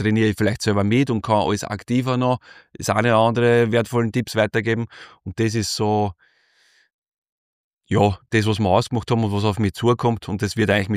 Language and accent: German; Lower Austria, Austria; in meiner Umgebung, wo ich herkomme, in Niederösterreich, Industrieviertel